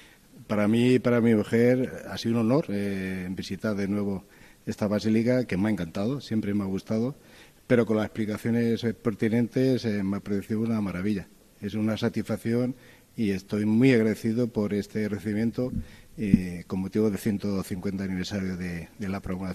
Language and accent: Spanish; San Javier, Region of Murcia, Spain; now in Madrid, Spain; soy de San Javier, aunque ahora estoy en Madrid como director del Centro Superior de Estudios de la Defensa Nacional